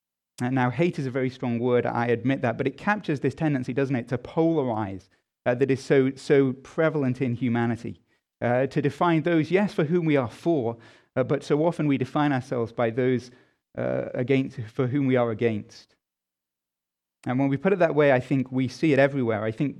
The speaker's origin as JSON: {"language": "English", "region": "England", "country": "United Kingdom", "said": "As an Englishman"}